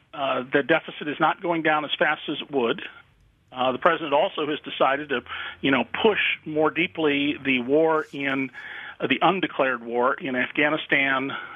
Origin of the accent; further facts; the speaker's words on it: Rochester, New York, United States; I was reading my hometown newspaper in Rochester, New York